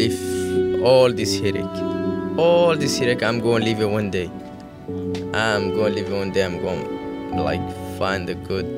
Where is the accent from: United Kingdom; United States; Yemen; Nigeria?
Yemen; moved away; I'm from Yemen. It's an Arabic country. I came in here like 2.5 years. We can't go back in my country.